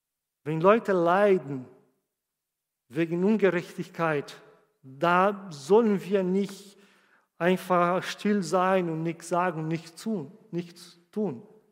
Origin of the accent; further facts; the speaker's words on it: Brazil; German is a second language; Ich komme aus Brasilien, ich weiß, was ein Möbel, wie wert das ist.